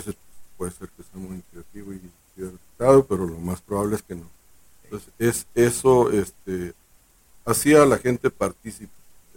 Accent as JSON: {"language": "Spanish", "region": "Sinaloa", "country": "Mexico", "moved": "yes", "said": "Era la idea cuando me vine de Sinaloa."}